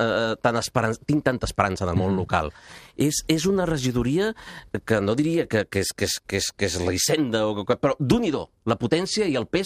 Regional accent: Barcelona, Catalonia, Spain; Barcelona és una ciutat que en tot, és la meva ciutat, és el meu poble, com si diguéssim. Jo sóc nascut a Barcelona

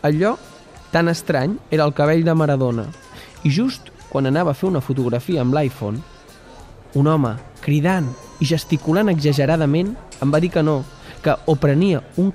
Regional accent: Catalonia, Spain; nosaltres som catalans

